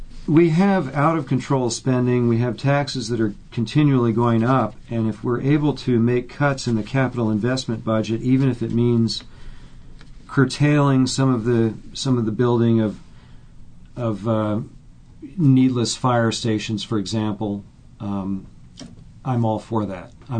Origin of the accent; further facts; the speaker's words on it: Virginia, United States; I am the only candidate to run for Ravana District in 50 years who was born and raised in Albemarle County.